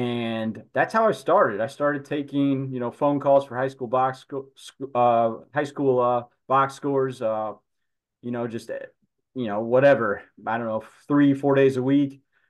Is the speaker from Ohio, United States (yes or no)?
yes; Akron, Ohio, United States; I'm born and raised in Akron, and I'm with the Firestone on the west side.